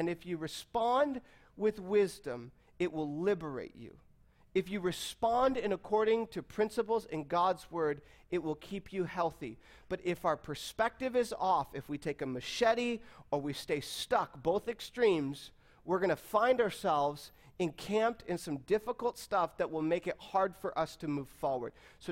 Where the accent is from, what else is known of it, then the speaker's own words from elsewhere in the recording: Michigan, United States; I grew up in Michigan.